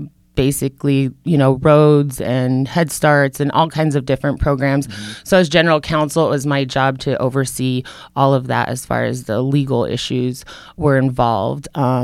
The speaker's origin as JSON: {"language": "English", "town": "Taos Pueblo", "region": "New Mexico", "country": "United States", "tie": "born or raised there", "said": "Well, I was raised in Taos Pueblo, New Mexico. It's a tiny little reservation in north central New Mexico in the Rockies."}